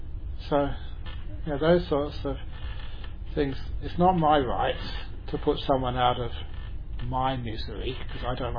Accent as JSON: {"language": "English", "region": "London", "country": "United Kingdom", "tie": "born or raised there", "said": "you all know that I came from London, even though I joke sometimes that, you know, when people say, where are you from? I said, I was born in the bush. I grew up in the bush. Shepherd's bush."}